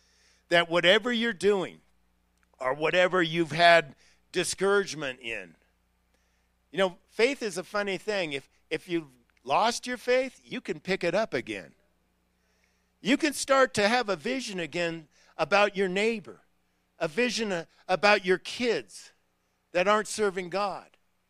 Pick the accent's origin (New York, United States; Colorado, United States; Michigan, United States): Colorado, United States; Durango; And here in Gunnison, you know, I'm from Durango.